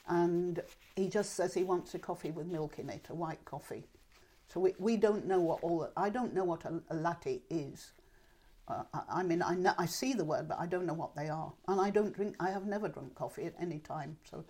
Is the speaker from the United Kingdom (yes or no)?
yes; southern England, United Kingdom; I don't use many dialect terms. And remember, you know, I was brought up in the South, but by Yorkshire parents. So I don't have any sort of dialect background.